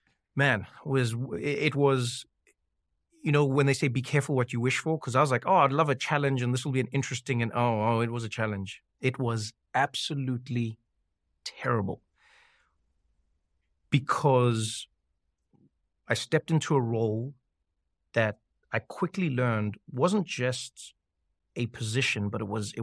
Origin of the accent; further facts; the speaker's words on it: South Africa; now in United States; Again, my gift and my curse was that I came from South Africa. So I know, like, top quality racism. So, when I came to America